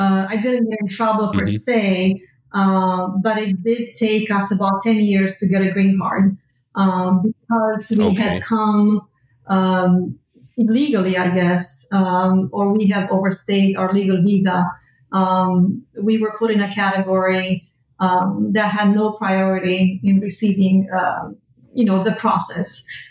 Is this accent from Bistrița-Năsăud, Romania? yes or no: yes; Bistrița, Bistrița-Năsăud, Romania; English is a second language; now in Hollywood, United States; So I am 46 years old. I am originally from Romania, Bistrița, județul Bistrița Năsăud. We live in South Florida in the Hollywood area. And we came to the States in 92, 93, actually January of 93.